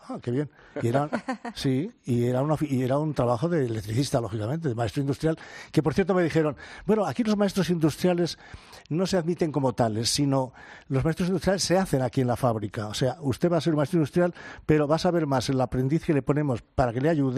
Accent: Castejón, Spain; moved away; Y hablo concretamente en mi caso, en mi pueblo. Yo ahora me paseo por Castejón y no tiene nada que ver con aquel pueblo que yo dejé entonces, con las calles de tierra.

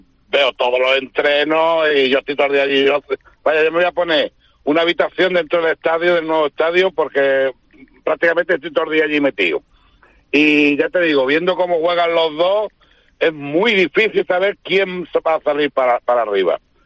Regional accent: Málaga, Andalusia, Spain; moved away as an adult; now in Tarragona, Spain; yo soy nacido, criado y todo en Málaga hasta los 40 años que me fui a Cataluña, concretamente a Tarragona

